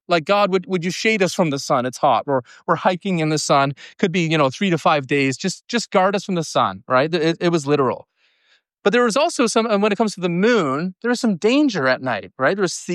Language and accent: English; Newfoundland and Labrador, Canada; now in Toronto, Canada; when I moved to Toronto from Newfoundland, of course, we don't get a lot of hot sun in Newfoundland.